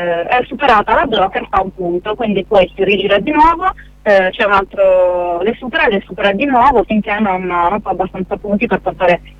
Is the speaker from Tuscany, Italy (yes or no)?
no; Sardinia, Italy; apro una piccola parentesi perché io sono sarda